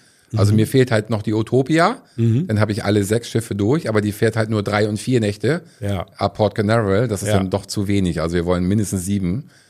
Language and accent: German; Kiel, Schleswig-Holstein, Germany; Ich komme ja nun aus Kiel und da sind auch einige Kreuzfahrtschiffe.